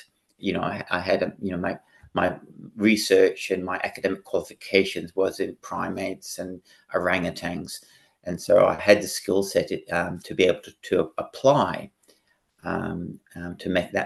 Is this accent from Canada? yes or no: no; Hong Kong; And I was brought up in Hong Kong, one of the big major metropolises of the world, right.